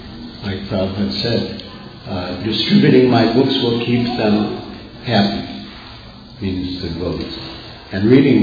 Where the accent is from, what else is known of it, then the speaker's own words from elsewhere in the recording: Illinois, United States; I'm from the Chicago area. And I grew up about 12 minutes by car on the North Shore suburbs, 12 minutes by car from where His Holiness Radhanathaswami grew up.